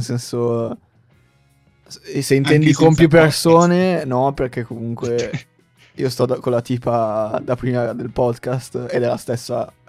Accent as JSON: {"language": "Italian", "town": "Milan", "region": "Lombardy", "country": "Italy", "tie": "born there", "lives_now": "Turin, Italy"}